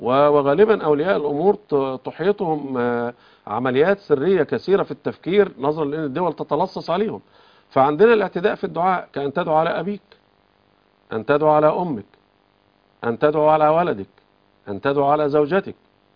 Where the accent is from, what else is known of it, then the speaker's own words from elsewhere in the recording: Egypt; في بلدنا مصر